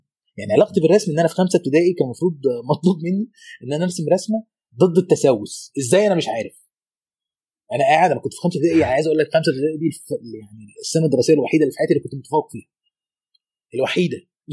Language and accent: Arabic; Alexandria, Alexandria Governorate, Egypt; انا من اسكندرية،